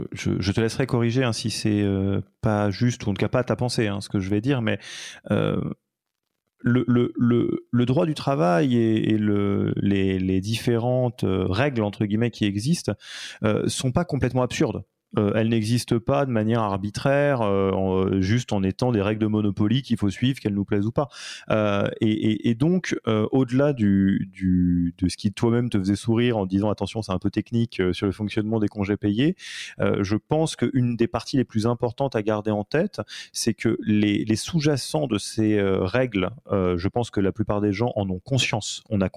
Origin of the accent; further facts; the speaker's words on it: France; now in Switzerland; j'habite en Suisse, si je suis français de nationalité.